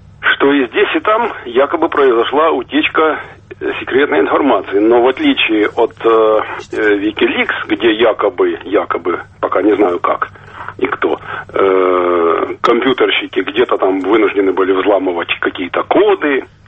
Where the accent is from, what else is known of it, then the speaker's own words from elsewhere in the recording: Kharkiv, Kharkiv Oblast, Ukraine; я из Харькова.